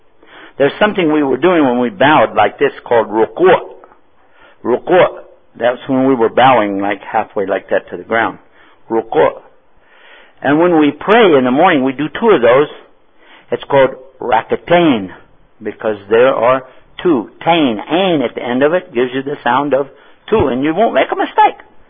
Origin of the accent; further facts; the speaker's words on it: Texas, United States; I'm from Texas, so I'm actually translating everything into English.